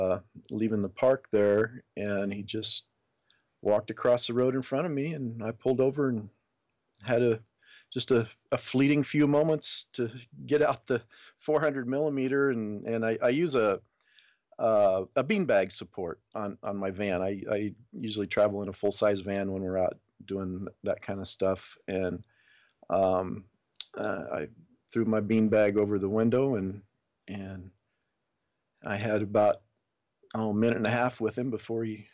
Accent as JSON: {"language": "English", "region": "Kansas", "country": "United States", "tie": "born or raised there", "also_born_or_lived": "Nebraska", "said": "I grew up in Kansas, and Kansas and Nebraska."}